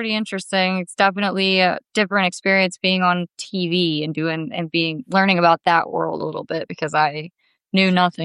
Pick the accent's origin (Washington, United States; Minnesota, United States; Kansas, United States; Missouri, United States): Kansas, United States; As you mentioned, I'm from Kansas.